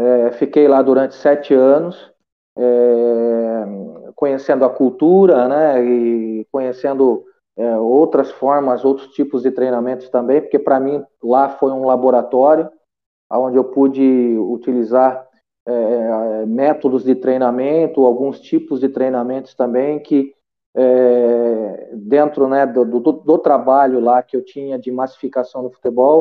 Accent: Taubaté, São Paulo, Brazil; Eu sou paulista da cidade de Taubaté e fiz a minha universidade lá na Unital.

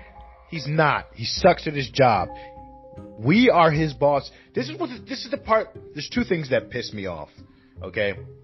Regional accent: New York, United States; also born or lived in New Jersey; We grew up in New York, New Jersey.

